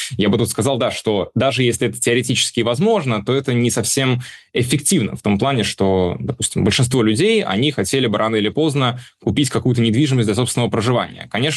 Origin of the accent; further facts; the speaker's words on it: Moscow, Russia; also born or lived in Russian Far East / Saint Petersburg; я родился и вырос в Москве, но при этом довольно быстро после наступления совершеннолетия я переезжал часто и переезжал всегда в небольшие города